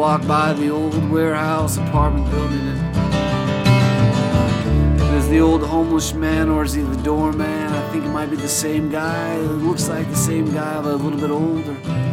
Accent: West Coast, United States; I'm from the West Coast. I was not sure of what was going on.

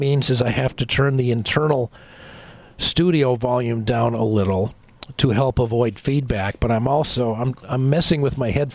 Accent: California, United States; And when my father eventually settled and married an American woman here in California, I grew up in the Lutheran church, as a Lutheran, attending Sunday services.

